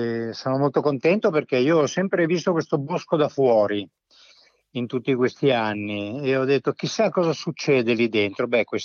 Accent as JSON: {"language": "Italian", "town": "Rome", "region": "Lazio", "country": "Italy", "tie": "born there", "said": "Io poi ho anche origini materne marchigiane e quindi da bambino venivo spedito da Roma, dove sono nato, venivo spedito nelle Marche"}